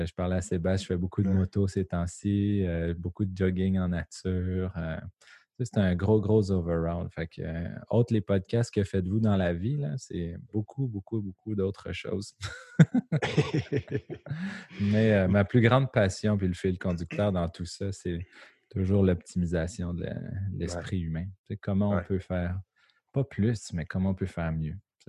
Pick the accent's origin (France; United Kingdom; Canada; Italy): Canada; Joliette, Quebec; Nous, on vient de Joliette, dans la Nadia.